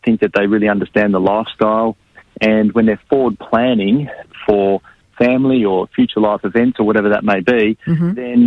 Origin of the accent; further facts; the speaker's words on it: Melbourne, Victoria, Australia; I'm from Melbourne. I'm here in the city now